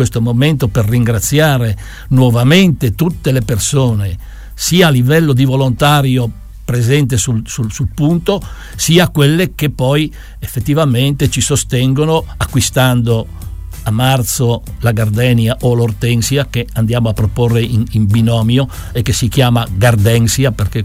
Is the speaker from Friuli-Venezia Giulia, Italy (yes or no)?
yes; Pietratagliata, Friuli-Venezia Giulia, Italy; now in Udine, Italy; io vengo dal Canal del Ferro, da una sperduta Pietra Tagliata, poi per motivi di lavoro sono uscito, sono andato per il mondo, mi sono stabilito adesso a Udine